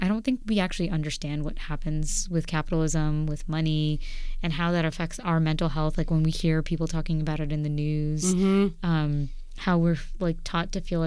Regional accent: Queens, New York, United States; So I grew up in Queens, and the middle school I went to had a program where community service was a part of our curriculum.

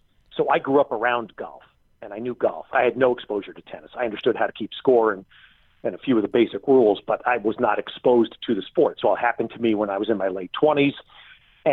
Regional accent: New York, United States; was I grew up in New York. So understandably, in my era, I was a huge boxing fan.

